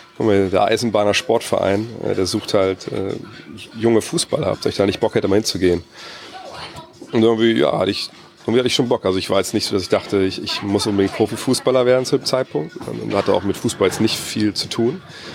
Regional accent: Wolfsburg, Lower Saxony, Germany; ich bin in Wolfsburg aufgewachsen, Westhagen, das ist so, ja, klar, man kann sagen, das ist eine Plattenbausiedlung. Klar, haben wir viel draußen noch gespielt, das war ja dann alles so, ich bin 73 geboren

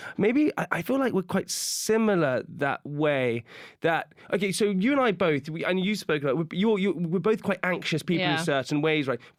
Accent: South Farm, South West England, United Kingdom; I grew up in the countryside. I grew up just in a place called South Farm, which is near Swindon in the countryside, until I was about 7 years old.

